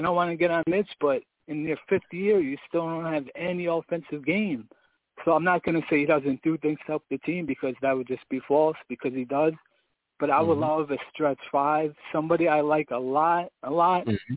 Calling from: Brooklyn, New York, United States; Yo, fellas. What's up? … from Brooklyn.

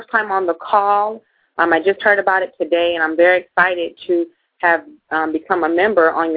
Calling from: Port St. Lucie, Florida, United States; I'm calling from Port St. Lucie, Florida at the moment.

